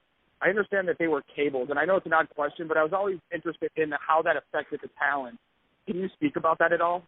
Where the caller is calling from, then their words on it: Bloomington, Minnesota, United States; I'm calling from Bloomington, Minnesota.